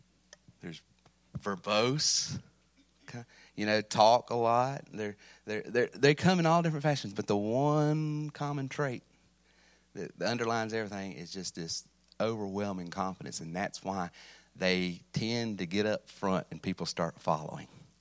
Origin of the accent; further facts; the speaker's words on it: Missouri, United States; I'm from Missouri. I'm the show me state.